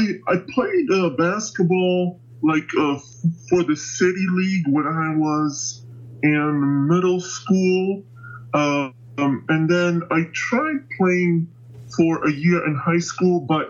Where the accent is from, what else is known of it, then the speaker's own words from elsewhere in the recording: Ukraine; back when I was growing up in Ukraine, I didn't even really, it didn't bother me at all that I was so tall